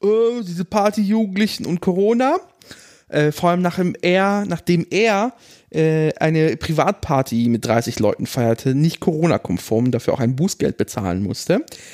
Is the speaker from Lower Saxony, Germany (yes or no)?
yes; Salzgitter, Lower Saxony, Germany; Nee, ich bin ja nicht in der Großstadt groß geworden, auch wenn die Stadt Salzgitter das von sich behauptet.